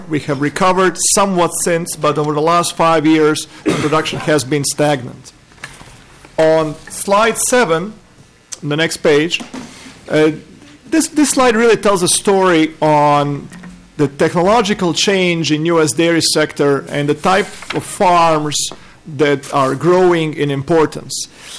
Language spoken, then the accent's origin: English; Croatia; English is a second language; now in Minnesota, United States; my accent is not from Minnesota. I'm originally from Croatia. I'm just one of many immigrants in the Minnesota ag sector.